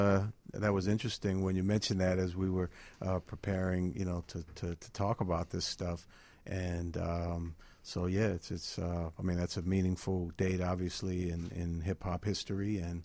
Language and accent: English; Washington, District of Columbia, United States; Well, you know, I grew up in Washington D.C. and you know, just kind of got into black music and black culture coming up, you know, in the city